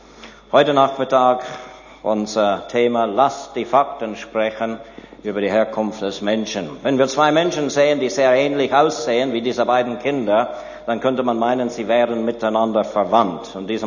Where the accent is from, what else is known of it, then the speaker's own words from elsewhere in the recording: Canada; ich bin Kanadier. War in Kanada Lehrer für Biologie, für Geographie mit Schwergewicht Geologie und für Geschichte.